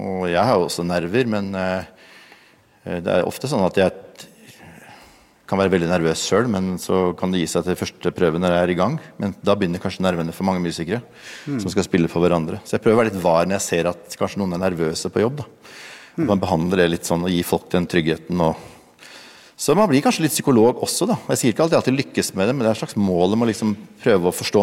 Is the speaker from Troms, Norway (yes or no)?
no; Bergen, Vestland, Norway; Jeg har endret fokus fra jeg spikket min første pinne hjemme I Fyllingsdalen som 14-åring